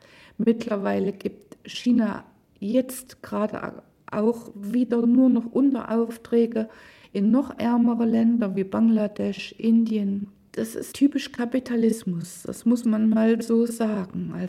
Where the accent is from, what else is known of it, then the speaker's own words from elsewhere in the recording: East Germany, Germany; Also ich stamme ja noch aus der DDR sozusagen. Ich habe die Textilproduktion in der DDR miterlebt, habe zu dieser Zeit gelernt und studiert